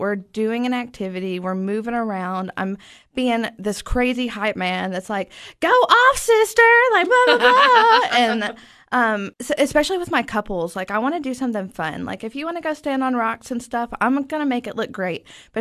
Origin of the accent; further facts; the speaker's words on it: Tennessee, United States; I grew up in East Tennessee. I moved here to go to Tech in 2013.